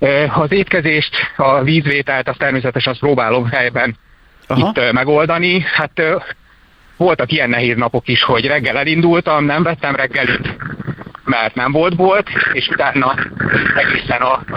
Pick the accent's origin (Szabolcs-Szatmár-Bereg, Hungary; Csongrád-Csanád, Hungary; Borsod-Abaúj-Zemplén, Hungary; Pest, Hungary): Csongrád-Csanád, Hungary; Szeged; Én szegedi vagyok